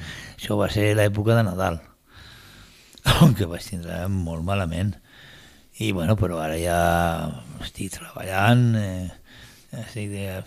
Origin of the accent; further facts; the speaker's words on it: Catalonia, Spain; perquè jo sóc català, em sento molt català